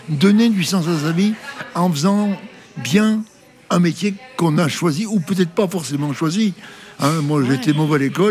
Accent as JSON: {"language": "French", "country": "France", "said": "Je suis français."}